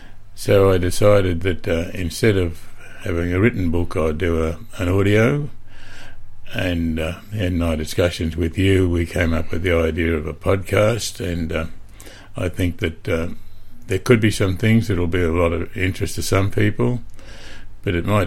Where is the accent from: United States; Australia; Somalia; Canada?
Australia; Boulia, Queensland; born there; And I was born in Boulia, Western Queensland, in 1934.